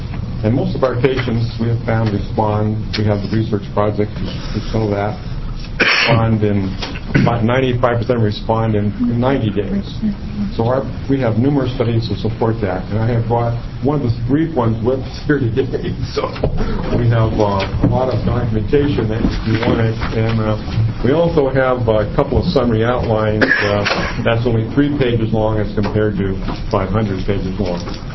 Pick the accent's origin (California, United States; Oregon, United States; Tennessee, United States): Oregon, United States; Oregon City; I've practiced in, well, I'm a native Oregonian, born and raised in the Oregon City area.